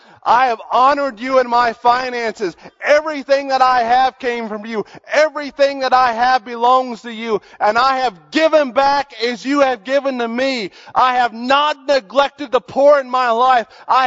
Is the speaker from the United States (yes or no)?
yes; United States; See, I'm American, which means I'm pretty individualistic. I was raised in this culture to be individualistic.